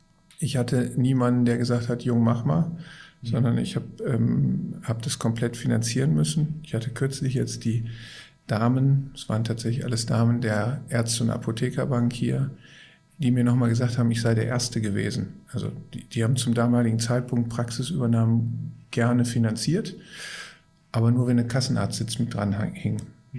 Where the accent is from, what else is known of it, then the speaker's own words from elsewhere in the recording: Gelsenkirchen, North Rhine-Westphalia, Germany; Wissen Sie, ich komme aus dem Ruhrgebiet. Ich komme gebürtig aus Gelsenkirchen.